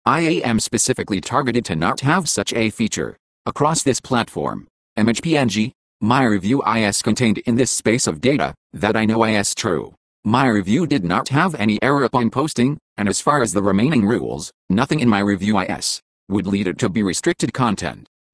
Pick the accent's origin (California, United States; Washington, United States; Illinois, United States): California, United States; San Bernardino; I am homeless here in my hometown of San Bernardino